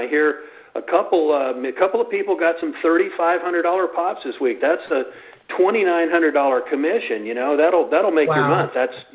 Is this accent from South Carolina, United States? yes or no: no; Florence, Oregon, United States; I'm from Florence, Oregon.